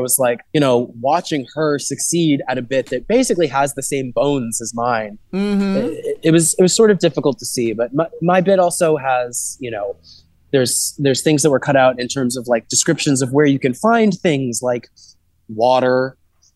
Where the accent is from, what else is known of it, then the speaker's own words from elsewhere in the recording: Houston, Texas, United States; now in Seattle, United States; Yeah, I grew up in Houston and I started doing drag in Texas, Houston specifically. So right as I sort of flew the coop and moved to Seattle